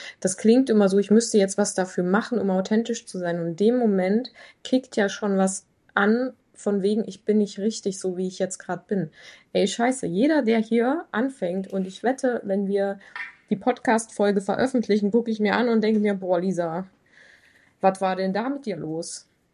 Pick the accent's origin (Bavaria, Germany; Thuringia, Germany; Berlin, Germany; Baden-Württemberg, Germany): Thuringia, Germany; Ich komme ja aus Thüringen ursprünglich, bin ich groß geworden.